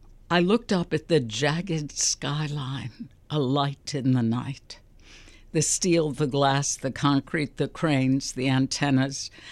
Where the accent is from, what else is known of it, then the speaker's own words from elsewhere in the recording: Chicago, Illinois, United States; I'm from Chicago, and I think Carl Sandburg would have approved of that.